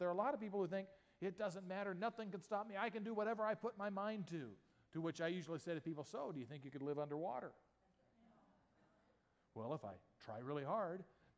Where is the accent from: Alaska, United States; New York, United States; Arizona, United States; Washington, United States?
Arizona, United States; Yuma; I still remember growing up in Yuma, Arizona, and we had exactly two channels on the TV.